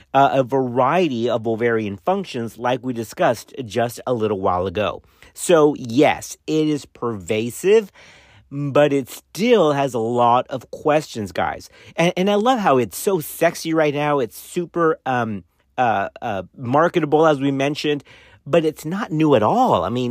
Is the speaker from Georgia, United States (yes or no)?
no; Dallas, Texas, United States; now in College Station, United States; You all know that I'm from Dallas, and we moved to College Station in 2015.